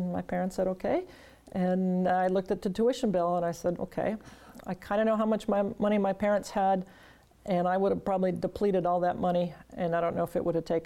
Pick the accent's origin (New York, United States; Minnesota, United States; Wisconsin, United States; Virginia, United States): Minnesota, United States; I grew up in Minnesota, I can swim. So off I went to Navy Dive School and became a Navy diver